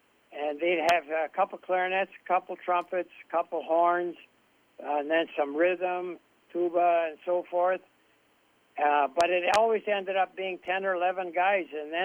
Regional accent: Berlin, Wisconsin, United States; born there; Well, I was born about 17 miles north of here in the town of Berlin.

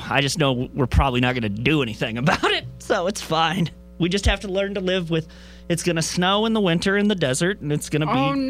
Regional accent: Midwest, United States; I'm from the Midwest, so what people on Twitter were passing off as snow people, I was sort of unimpressed with.

